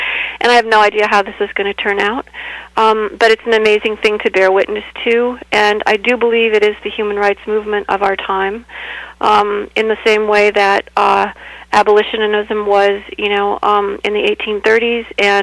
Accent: Illinois, United States; who was assassinated in my hometown, near my hometown in central Illinois in the 1830s

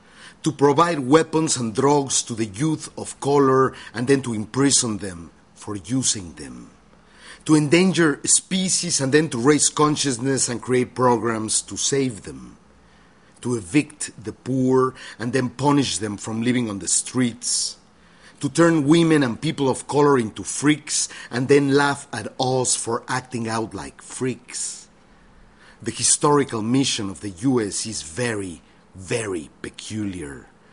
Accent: Mexico; By the way, are you scared of me? Of my accent, my strange intelligence? My obnoxious capability to articulate your fears? An articulate Mexican can be scarier than a gang member, que no?

